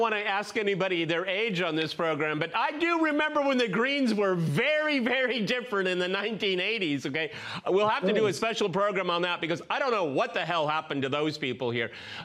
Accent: United States; being an American, living in America

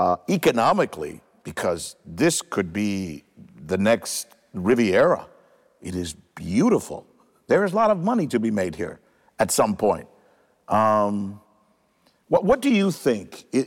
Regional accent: Cuba; I come from Cuba. They call Cuba the Pearl of the Antilles.

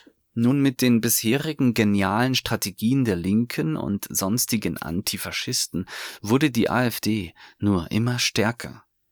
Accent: Russia; Als Russe und von Russland aus sieht man klarer, wer in Deutschland die Nazis sind.

